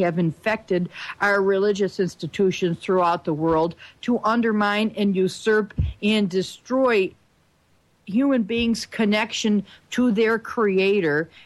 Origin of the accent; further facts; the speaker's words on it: United States; Because, hey, I'm an American and this is our country. This is my country and I'm concerned about it.